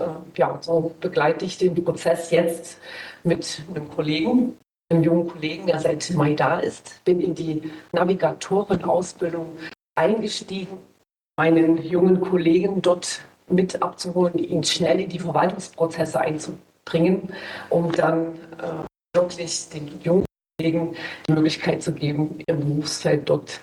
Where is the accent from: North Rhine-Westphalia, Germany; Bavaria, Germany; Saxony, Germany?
Saxony, Germany; Also ich komme aus der Stadt Golditz in Sachsen, auch bekannt als Flughafenstadt. Wir haben den Leipziger Hallischen Flughafen am Haustür sozusagen